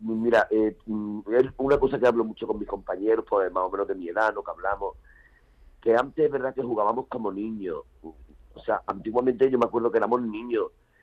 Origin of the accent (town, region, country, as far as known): Seville, Andalusia, Spain; now in Madrid, Spain